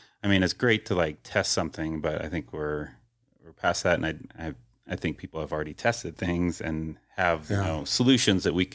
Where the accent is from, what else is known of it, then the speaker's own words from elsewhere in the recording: California, United States; Like I'm from California and I know those are two huge issues and they did like significant improvements in both of them.